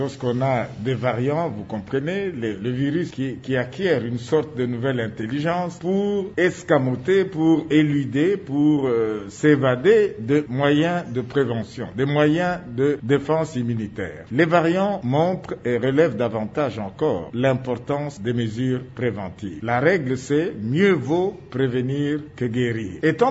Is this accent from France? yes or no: no; Kinshasa, DR Congo; Le salut est venu de mon pays, Kinshasa, mon pays que j'aime bien.